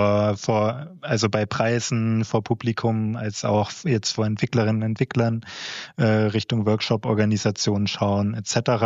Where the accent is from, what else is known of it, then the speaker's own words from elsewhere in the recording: Thuringia, Germany; Ich bin Thüringer ursprünglich.